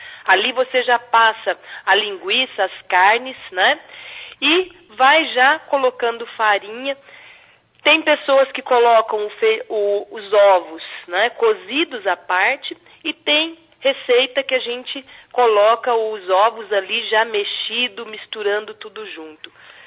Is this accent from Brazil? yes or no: yes; Minas Gerais, Brazil; Como um bom mineiro, né, o feijão tem que ser um feijão perfumado, um feijão gostoso.